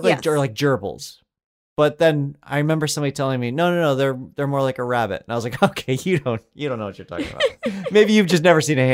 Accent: Colorado, United States; Yeah, so I grew up in Colorado, and from an early age, you're very encouraged from an early age to climb mountains.

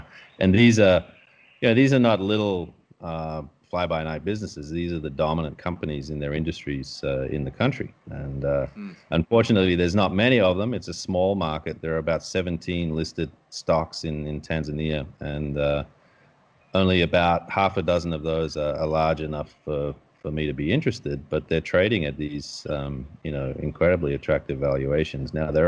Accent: Australia; moved away; I've been living in Asia since about 1996, so that's gone on 25 years. I grew up in Australia, lived all over the world before that. I was sort of an expat brat.

